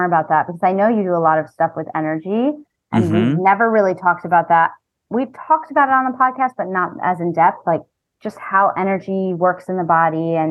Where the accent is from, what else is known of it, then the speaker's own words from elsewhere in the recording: New York, United States; also born or lived in Texas; now in Arizona, United States; No, I'm from New York. But right now, I was in Texas and now I'm in Arizona.